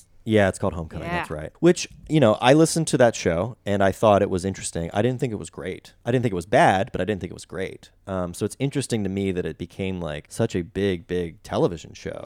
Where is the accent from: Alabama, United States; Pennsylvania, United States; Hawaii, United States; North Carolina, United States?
Pennsylvania, United States; Philadelphia; And I'm from the Philadelphia area.